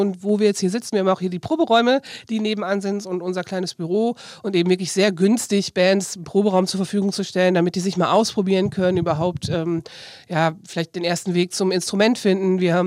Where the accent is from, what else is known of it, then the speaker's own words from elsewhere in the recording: Osnabrück, Lower Saxony, Germany; also born or lived in Leipzig / Enschede; Ich habe vorher in Leipzig gewohnt, ich komme aus Osnabrück, habe in Enschede dann nochmal studiert und wollte hier eigentlich nur wohnen und dann wieder gehen.